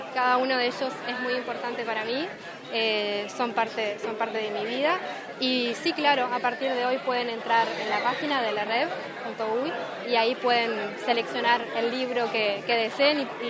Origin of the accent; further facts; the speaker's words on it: Bella Unión, Artigas, Uruguay; primero de nada porque soy del interior, vengo de Bella Unión y conozco la realidad.